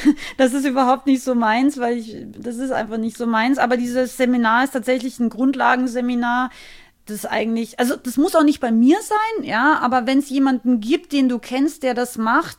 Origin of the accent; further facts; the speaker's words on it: Austria; ich bin aus Österreich, ich bin ein relativ direkter Mensch.